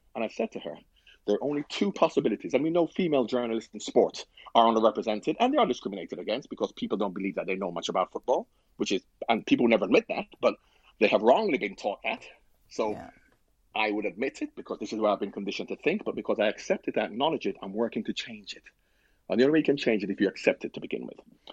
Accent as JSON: {"language": "English", "country": "Jamaica", "said": "I'm from Jamaica. I've been going to America since I was born."}